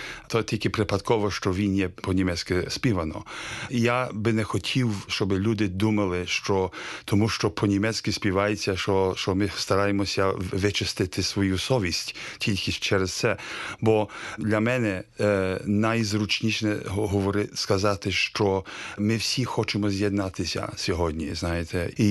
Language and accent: Ukrainian; United Kingdom; Ukrainian is a second language; Англія, я є британець